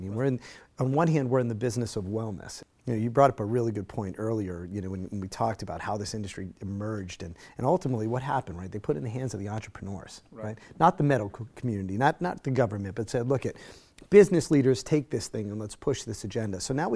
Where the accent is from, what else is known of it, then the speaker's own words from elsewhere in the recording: Worcester, Massachusetts, United States; We did this because, well, I'm based in Worcester, and I'm from Worcester, the Worcester area.